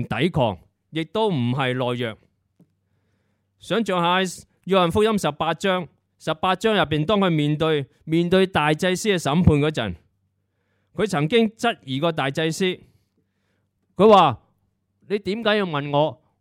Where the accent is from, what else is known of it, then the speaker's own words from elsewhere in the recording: Hong Kong; 听到的就是很多我们香港人 以很多理由名正言顺地正气凛然地去拒绝去捐钱。